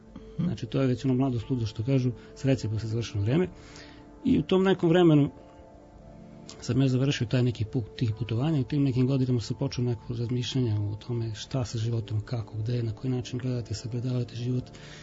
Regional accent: Zrenjanin, Vojvodina, Serbia; ja dolazim iz Zrenjanina, rođen sam u Zrenjaninu, tamo sam i odrastao, završio osnovnu i srednju školu.

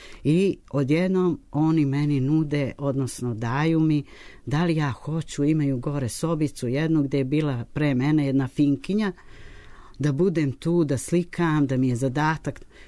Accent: Berane, Berane Municipality, Montenegro; moved away; kada sam došla iz malog mesta, iz Crne Gore, iz Berana, od tada se zvalo Ivangrad, nije Berane.

